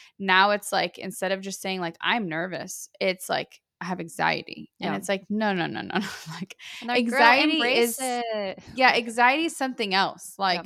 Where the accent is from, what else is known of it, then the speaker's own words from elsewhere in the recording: Miami, Florida, United States; Anyways, I'm from Miami.